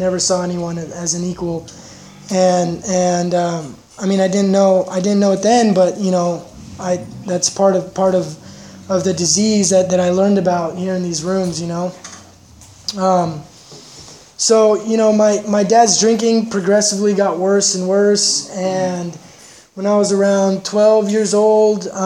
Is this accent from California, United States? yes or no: yes; Santa Barbara, California, United States; I'm from Santa Barbara, born and raised.